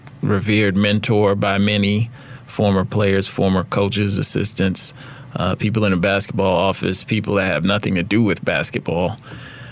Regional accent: Winston-Salem, North Carolina, United States; so we never saw those guys on TV growing up in Winston-Salem.

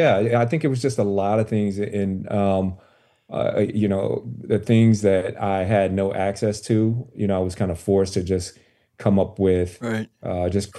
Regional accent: Chicago, Illinois, United States; You know, I'm originally from Chicago, the south side of Chicago. Grew up poor.

